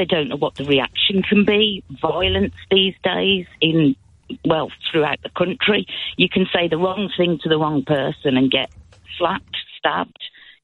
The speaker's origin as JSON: {"language": "English", "country": "United Kingdom", "said": "And I'm proud to be British."}